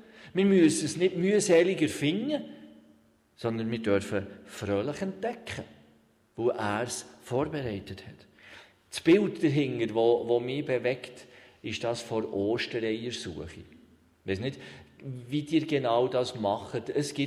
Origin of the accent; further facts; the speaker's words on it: Switzerland; Wir auch wohl, als Schweizer müsste es nicht werden.